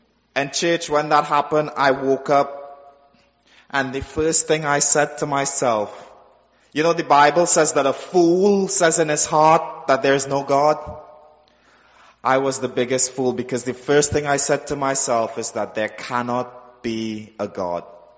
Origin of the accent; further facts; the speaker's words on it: Trinidad & Tobago; I'm from Trinidad in the Caribbean, just south of Jamaica and the rest of the islands there. And I'm the last of my mom's four kids. I grew up in a family of absolute poverty.